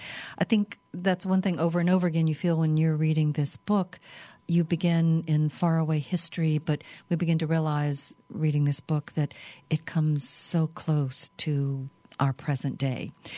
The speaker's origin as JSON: {"language": "English", "region": "Louisiana", "country": "United States", "said": "Because we're from Louisiana, we talk about Napoleon in a variety of ways."}